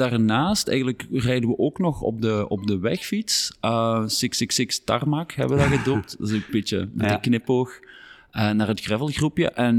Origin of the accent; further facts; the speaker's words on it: Overpelt, Limburg, Belgium; Wel, ik ben eigenlijk van Noord-Limburg afkomstig, van Overpelt.